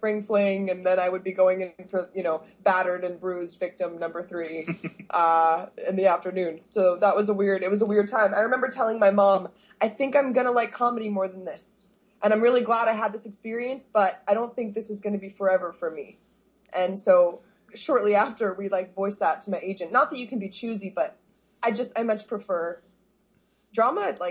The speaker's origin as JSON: {"language": "English", "town": "New York City", "region": "New York", "country": "United States", "tie": "born or raised there", "said": "I grew up on 68th and Central Park West in a fabulous rent-controlled situation."}